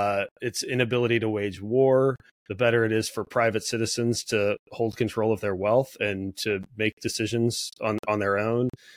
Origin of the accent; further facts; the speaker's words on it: United States; But maybe my takeaway, like as an American, is there you know